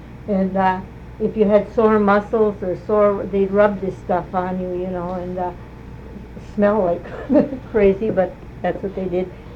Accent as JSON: {"language": "English", "town": "North Lake", "region": "Michigan", "country": "United States", "tie": "born or raised there", "said": "maybe growing up in North Lake was more unique than in other parts of the country, you know, in other towns, I would say."}